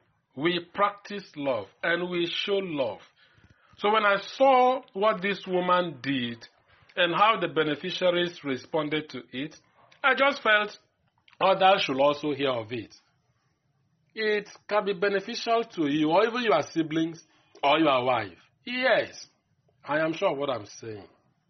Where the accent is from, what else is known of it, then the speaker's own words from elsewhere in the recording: Akwa Ibom, Nigeria; She is my sister from Akwa Ibom. I am from Akwa Ibom too, and she is from Akwa Ibom.